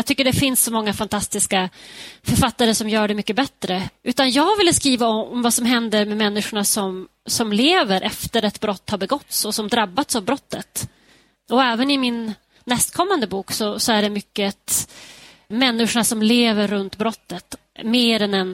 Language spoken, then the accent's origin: Swedish; Skellefteå, Västerbotten County, Sweden; den börjar ju i min hemstad Skellefte och sen går den ända till Norge